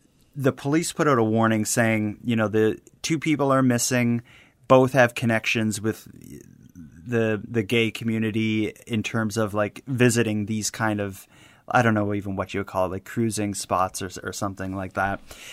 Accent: Halifax, Nova Scotia, Canada; a case from my hometown of Halifax

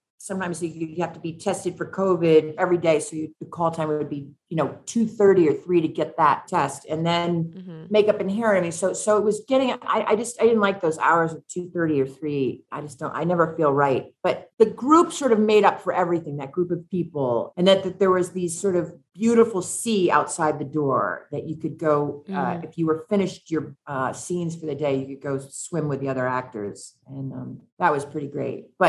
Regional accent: Boston, Massachusetts, United States; my sister and I grew up in Boston … decided to go to Tulane.

